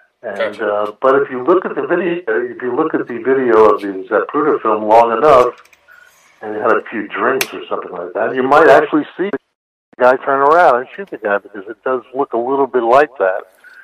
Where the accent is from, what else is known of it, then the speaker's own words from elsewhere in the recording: New York City, New York, United States; Well, I'm a New Yorker. I was born here. I live here. You might be able to tell it from my voice